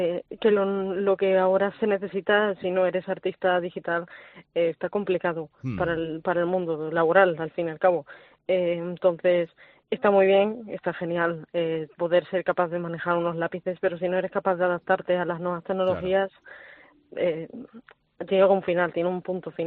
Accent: Marbella, Andalusia, Spain; Llegué hace poquito a Polo, porque bueno, yo vengo de Marbella. En Marbella no hay como nada específico para estas cosas.

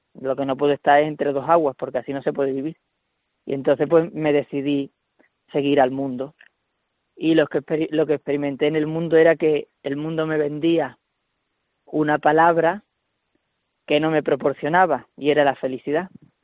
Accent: Huelva, Andalusia, Spain; volví a Huelva, que es de donde soy

